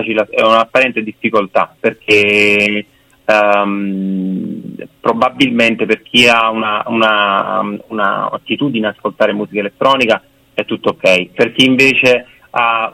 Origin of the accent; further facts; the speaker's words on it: Naples, Campania, Italy; forse perché siamo napoletani.